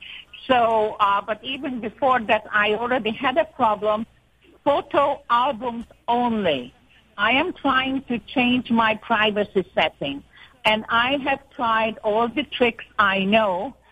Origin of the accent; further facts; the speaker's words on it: Rochester, New York, United States; now in Florida, United States; I am originally from Rochester, but I'm in Florida now.